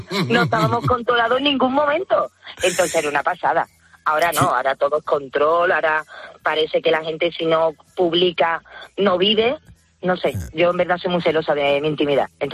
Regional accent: Seville, Andalusia, Spain; Además, yo me crié en Triana. Y Triana, si tú conoces Sevilla, el barrio es fantástico.

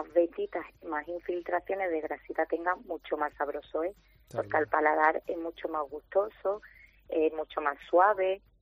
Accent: Colmenar, Spain; Nosotros somos de Colmenar.

